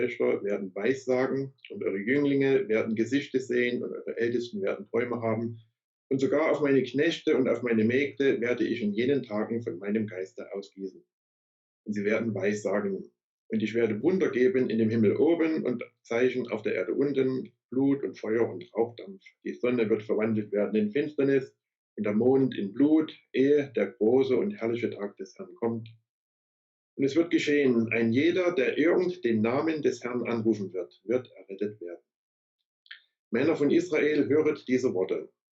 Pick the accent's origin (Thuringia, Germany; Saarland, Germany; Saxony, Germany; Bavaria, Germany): Saxony, Germany; Leipzig; bin gebürtiger Leipziger und bin 53 Jahre alt, bin in der evangelisch-freikirchlichen Brüdergemeinde in Leipzig groß geworden, bin im Prinzip immer schon gläubig von Kindheit